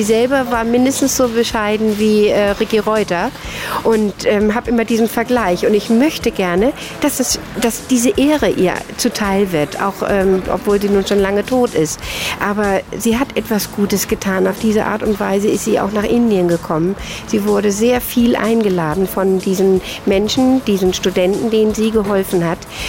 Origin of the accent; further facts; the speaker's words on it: Stuttgart, Baden-Württemberg, Germany; du weißt, ich komme aus der Stuttgarter Gegend.